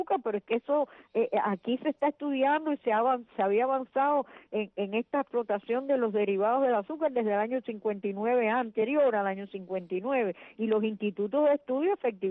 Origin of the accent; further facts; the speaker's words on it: Cuba; como cubano